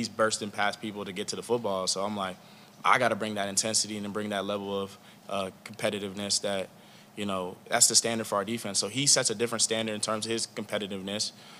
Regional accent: Alexandria, Virginia, United States; He's from Washington, D.C., and I'm from Virginia, Alexandria. So he's like 15 minutes from where I'm from.

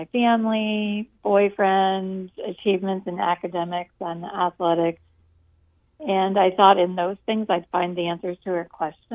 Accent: Hanover, Pennsylvania, United States; I grew up in Hanover, Pennsylvania. And it's rolling farmland, a rural area.

